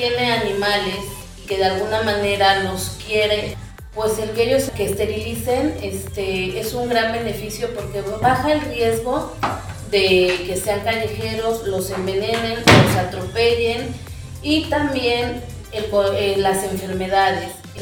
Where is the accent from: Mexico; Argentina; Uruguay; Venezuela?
Mexico; Mexico City; now in Colatlán, Mexico; soy nativa de la Ciudad de México y llevo viviendo aquí en la comunidad de Colatlán 10 años. Soy maestra.